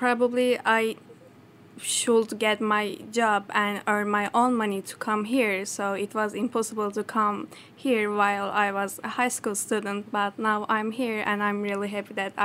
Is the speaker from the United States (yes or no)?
no; Turkey; Hi, I'm from Turkey, and I'm from the big city part in Turkey.